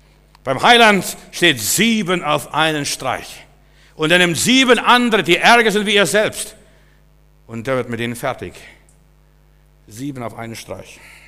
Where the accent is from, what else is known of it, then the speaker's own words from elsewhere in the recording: Klaipėda, Klaipėda County, Lithuania; Es ist was ganz Interessantes bei uns zu Hause in Litauen, Memel, wo ich herkomme.